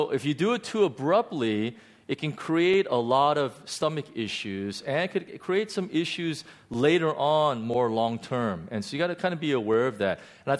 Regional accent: Los Angeles, California, United States; I'm going back to L.A. It's my hometown. And I know all the good places to eat, and I'm so tempted.

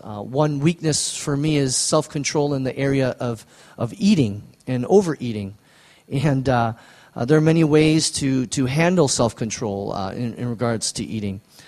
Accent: Midwest, United States; when I was growing up in the Midwest, where there's snow and ice

